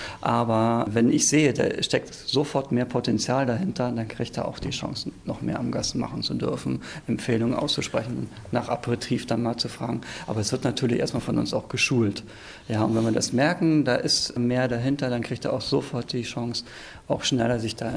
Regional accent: East Germany, Germany; Ich bin im Osten groß geworden und da war es etwas anders.

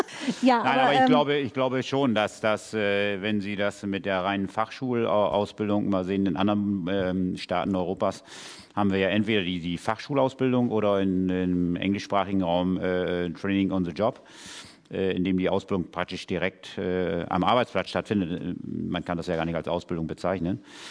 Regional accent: Berlin, Germany; Und der Weg ging dann über die Handelsschule, das ist jetzt die Berufsfachschule Wirtschaft bei uns in Berlin, zur mittleren Reife.

